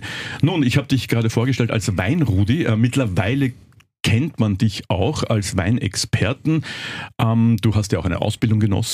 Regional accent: Vienna, Austria; Naja, ich komme aus Wien, du nicht.

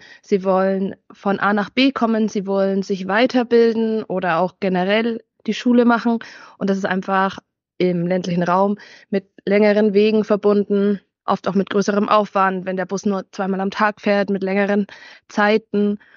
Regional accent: Bavaria, Germany; ich komme aus Oberfranken, also wir gehören zur Bayerischen Jungbauernschaft

